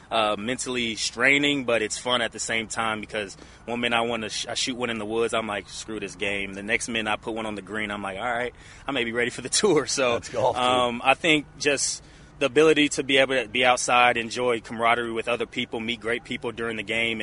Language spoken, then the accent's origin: English; Indianapolis, Indiana, United States; seeing something outside of just Ashburn or my hometown, Indianapolis, going to travel.